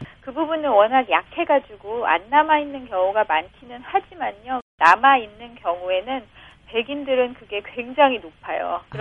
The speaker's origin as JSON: {"language": "Korean", "country": "South Korea", "said": "인류학자로서는 제가 최초의 한국인입니다."}